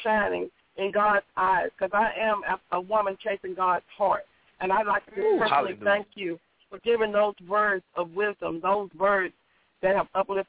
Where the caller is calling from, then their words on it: Houston, Texas, United States; I'm calling from Houston, Texas.